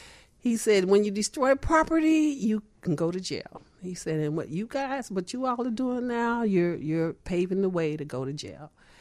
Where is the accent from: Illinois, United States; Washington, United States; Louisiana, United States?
Illinois, United States; Chicago; Well, you know, in Cabrini, like all poverty areas, there were resou